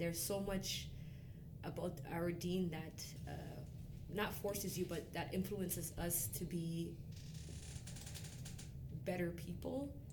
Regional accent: Toronto, Ontario, Canada; I grew up in Regent Park my whole entire life. Grew up on beef patties and peanut butter juice, if you know, you know.

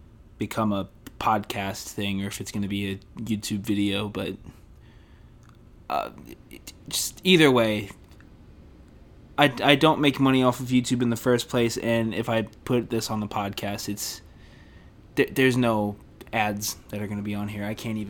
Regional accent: Gary, Indiana, United States; And growing up in Gary, we didn't have a lot of money.

